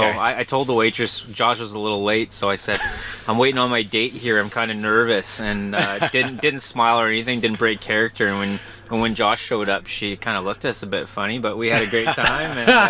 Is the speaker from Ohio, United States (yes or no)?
yes; Ohio, United States; I'm originally from Ohio, got me into fishing when I was 2 or 3 years old